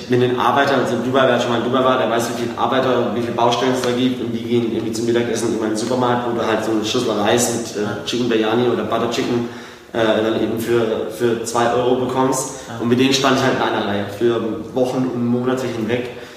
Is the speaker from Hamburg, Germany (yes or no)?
no; Karlsruhe, Baden-Württemberg, Germany; accent: Karlsruhe dialect